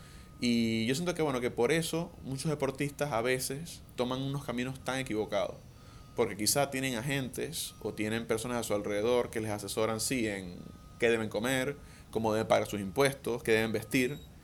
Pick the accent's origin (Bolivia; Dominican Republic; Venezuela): Venezuela; also born or lived in Panama; now in Madrid, Spain; mis amigos. Tengo 25 años, soy venezolano, pero viví mucho tiempo en Panamá. Ahora estoy viviendo en España, en Madrid.